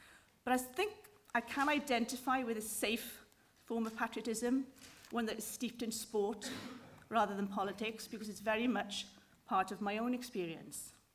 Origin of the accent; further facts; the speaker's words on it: Wales, United Kingdom; well, that was the aim I felt with typical Valleys chippiness of those who said people like me weren't as Welsh as people like them.